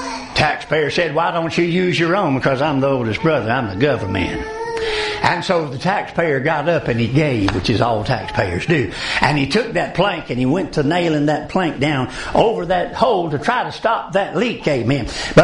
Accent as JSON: {"language": "English", "region": "Mississippi", "country": "United States", "said": "I'm from Mississippi, by the way. I was a firefighter for 30 years, a pastor for 15 of those years."}